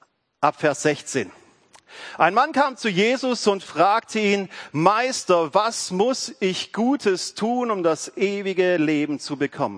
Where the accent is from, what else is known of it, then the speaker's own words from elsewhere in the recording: Rohrau, Lower Austria, Austria; ich komme aus Rohrau mit dem Hans gemeinsam in der Gemeinde.